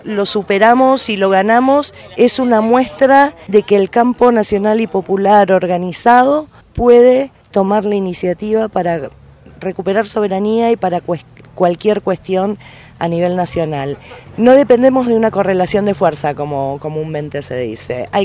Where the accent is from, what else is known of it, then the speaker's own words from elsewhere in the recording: Buenos Aires, Argentina; yo vengo de CABA, de Capital Federal